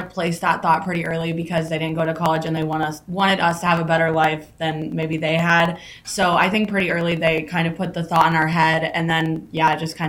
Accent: Anthon, Iowa, United States; I'm from Anthon, Iowa

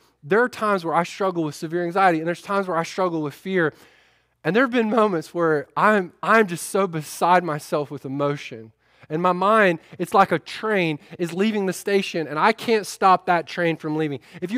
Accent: United States; while I love being an American and I love the freedoms that we have

